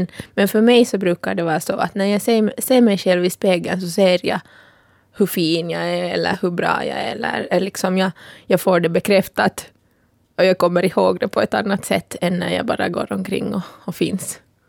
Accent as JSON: {"language": "Swedish", "town": "Kirkkonummi", "region": "Uusimaa", "country": "Finland", "tie": "born or raised there", "said": "jag bor i Kotby. Det är jättetrevligt att bo där. Men jag har vuxit upp i Kyrkslätt. Och det är en ganska stor liksom, del av min identitet på sätt och vis. Och jag är mörkhyad. Min pappa kommer från Ghana och min mamma är finlandssvensk."}